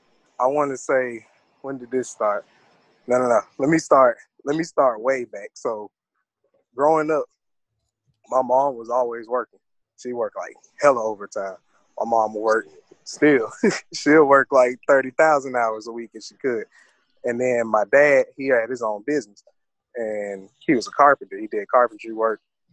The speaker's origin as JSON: {"language": "English", "town": "Hogansville", "region": "Georgia", "country": "United States", "said": "I'm from Georgia, man. Different parts, though. Like, I moved around a lot when I was growing up. But really, mainly, like, my cousins and them, they'll tell you I'm from Hogansville, small country town."}